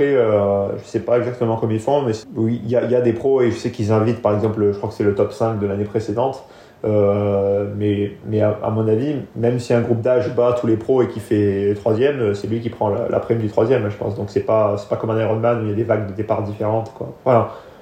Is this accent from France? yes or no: yes; France; C'est ça, j'ai la double nationalité, mais je compte pas changer de nationalité, de toute façon la France c'est là où j'ai grandi